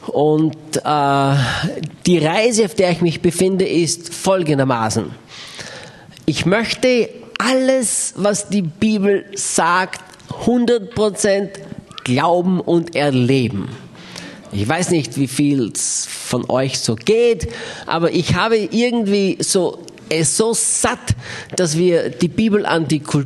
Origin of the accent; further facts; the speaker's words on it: Austria; now in United States; Ich bin Österreicher, lebe jetzt in Amerika.